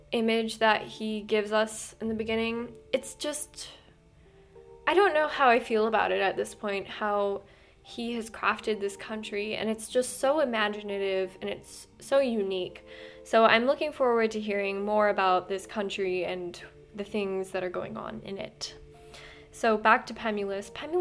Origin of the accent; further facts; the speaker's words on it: Tucson, Arizona, United States; I grew up in Tucson, so I just never thought that Tucson would make it into amazing literature like this